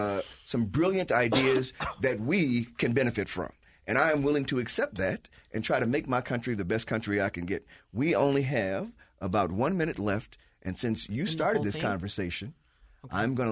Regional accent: United States; And I'm American. I don't fly a flag.

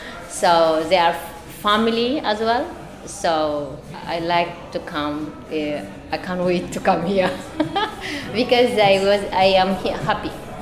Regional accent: Eritrea; English is a second language; moved away as an adult; I'm from Eritrea.

